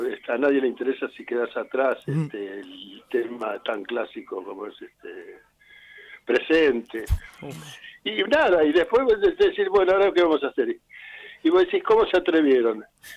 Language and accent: Spanish; Argentina; somos argentinos y somos cristianos